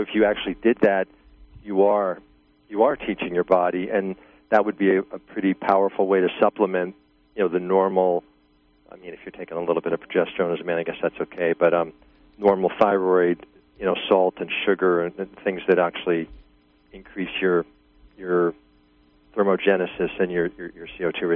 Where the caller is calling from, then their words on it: New Jersey, United States; New Jersey.